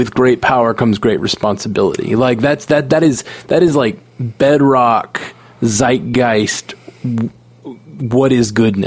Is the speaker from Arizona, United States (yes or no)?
no; Alabama, United States; I grew up in Alabama